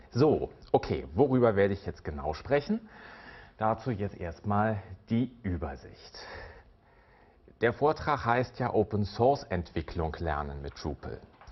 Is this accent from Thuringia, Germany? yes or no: no; Berlin, Germany; ich komme aus Berlin.